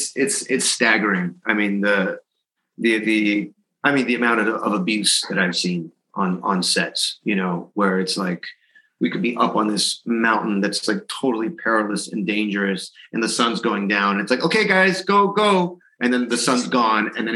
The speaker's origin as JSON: {"language": "English", "region": "England", "country": "United Kingdom", "said": "you know, as like an English guy"}